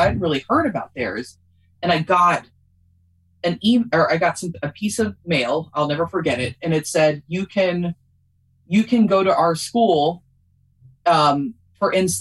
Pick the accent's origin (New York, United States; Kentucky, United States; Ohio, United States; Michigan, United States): Kentucky, United States; Louisville; Louisville, Kentucky.